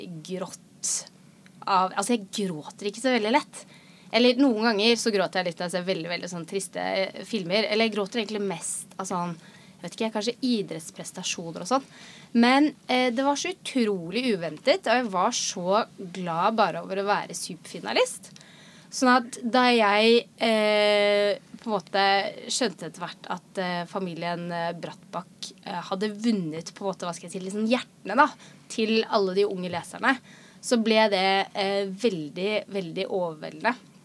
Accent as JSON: {"language": "Norwegian", "town": "Son", "region": "Akershus", "country": "Norway", "said": "Jeg er 38 år, så vidt jeg husker. Ja, det stemmer det. Ja. Og så kommer jeg fra et lite sted som heter Son, og det ligger mellom, mellom Drøbak og Moss, cirka. Sånn en lite sted ut til sjøen."}